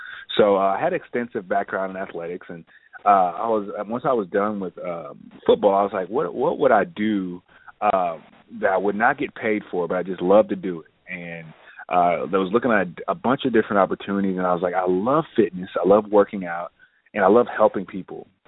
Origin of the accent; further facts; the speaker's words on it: Indianapolis, Indiana, United States; You know, I'm from Indianapolis, Indiana, and from there I did football and track and field in high school